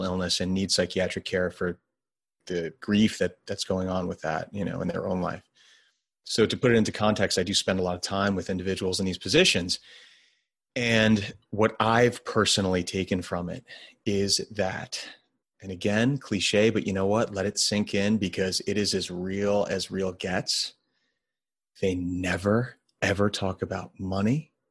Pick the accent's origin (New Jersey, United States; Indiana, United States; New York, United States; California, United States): New Jersey, United States; Part of my job to put it in context, New Jersey, at this point, I'm from New Jersey.